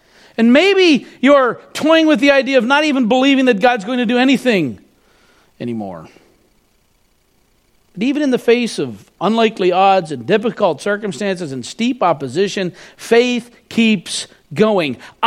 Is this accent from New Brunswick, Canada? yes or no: yes; New Brunswick, Canada; I grew up in New Brunswick, okay? It's a pretty white place.